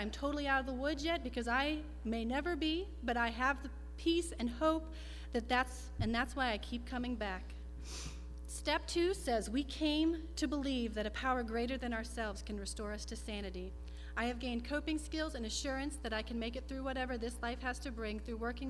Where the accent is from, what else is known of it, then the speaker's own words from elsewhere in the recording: Gladesville, West Virginia, United States; also born or lived in North Carolina; I was born in North Carolina but raised in Gladesville, West Virginia.